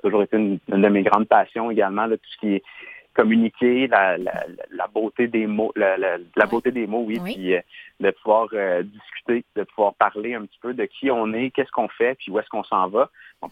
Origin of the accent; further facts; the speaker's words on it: Gatineau, Quebec, Canada; je suis originaire de l'Outaouais, comme tu l'as bien dit, Camille. J'ai grandi en ville, à Gatineau. Maintenant, on est en banlieue.